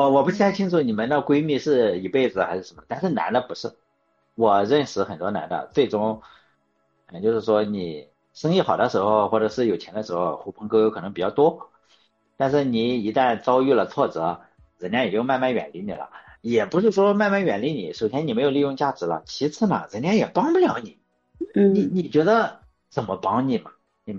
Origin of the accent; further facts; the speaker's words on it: Shandong, China; 我是山东的，我们农村嘛，我是农村，我们农村人的这一种哈